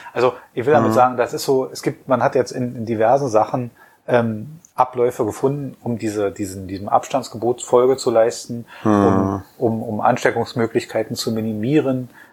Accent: Berlin, Germany; gerade als Berliner

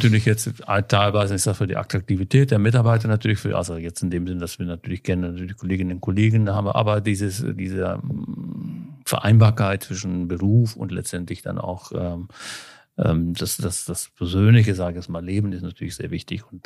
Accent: Belgium; first language Dutch; German is a second language; now in Germany; Ja, aber ich komme jetzt nicht aus den Niederlanden, also ich komme aus Belgien.

